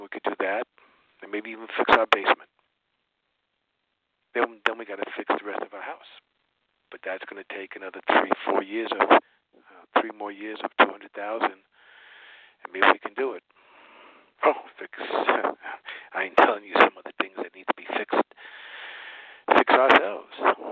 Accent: Brooklyn, New York, United States; I'm a bum from Brooklyn. I'm out of work.

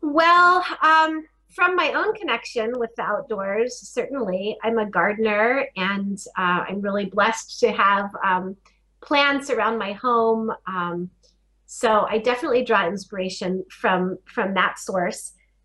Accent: Colorado, United States; I grew up in the Colorado Mountains with a lot of exposure to the outdoors

